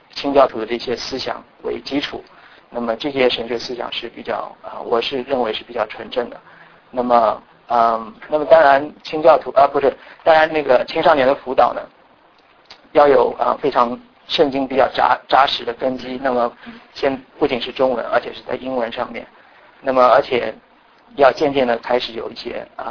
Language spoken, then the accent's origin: Chinese; China; 我自己是从国内来的，所以这个挣扎当时是非常的强烈